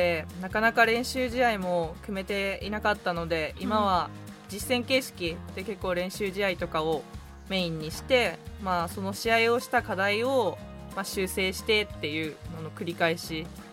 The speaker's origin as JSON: {"language": "Japanese", "town": "Yokohama", "region": "Kanagawa", "country": "Japan", "tie": "born or raised there", "also_born_or_lived": "Kobe / Osaka", "lives_now": "Yamanashi, Japan", "said": "神戸、 で生まれて横浜で育って、"}